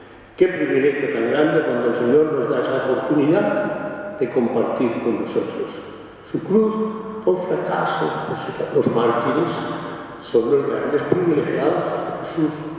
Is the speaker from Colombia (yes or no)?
no; Madrid, Community of Madrid, Spain; Yo recuerdo de niño, aquí en Madrid, el barrio donde yo vivía